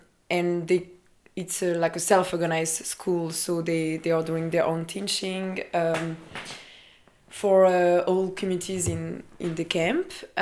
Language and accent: English; France; I'm from France and I've been working in Lesbos since 1 year.